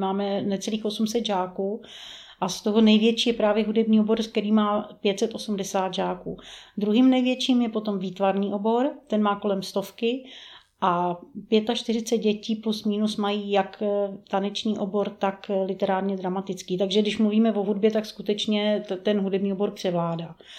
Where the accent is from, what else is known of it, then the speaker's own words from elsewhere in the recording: Kolín, Central Bohemian Region, Czechia; born there; also born or lived in Dvůr Králové nad Labem / Prague; Narodila jsem se ve Dvoře Králové, do školy jsem chodila v Kolíně, na konzervatoř v Praze.